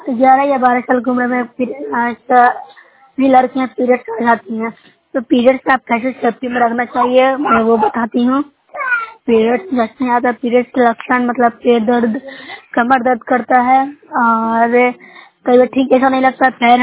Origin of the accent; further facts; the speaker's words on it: Bihar, India; मैं न्यूसा ब्लॉक से हूँ, जिला नालंदा की निवासी हूँ।